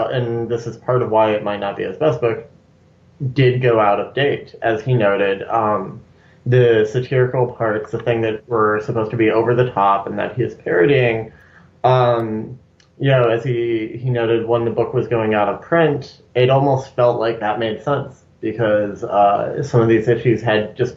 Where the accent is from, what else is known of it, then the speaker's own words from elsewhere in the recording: New Mexico, United States; Yeah, I grew up in New Mexico, and immigration is a thing that is always kind of, it's a big issue in the area